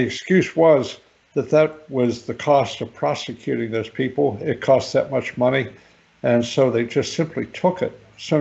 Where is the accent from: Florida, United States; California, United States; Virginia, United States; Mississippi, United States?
Virginia, United States; he probably even won in my home state of Virginia, just from what I know happened here in Lynchburg.